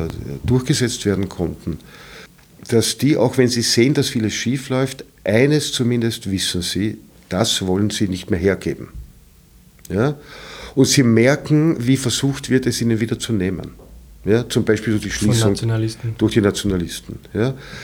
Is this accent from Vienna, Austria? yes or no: yes; Vienna, Austria; ich bin als Österreicher kein Deutscher